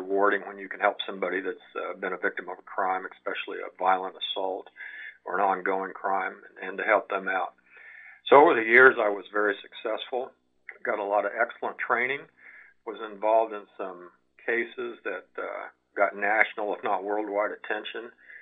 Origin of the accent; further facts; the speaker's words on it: Cameron, Missouri, United States; and I'm originally from Cameron area. So I grew up in that environment